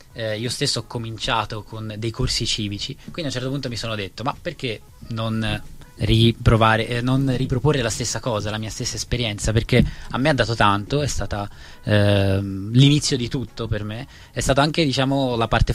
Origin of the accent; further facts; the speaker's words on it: Monza, Lombardy, Italy; Io non vengo da Firenze, vengo da Monza.